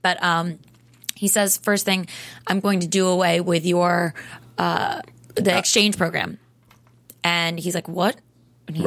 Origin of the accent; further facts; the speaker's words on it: Miami, Florida, United States; I'm from Miami.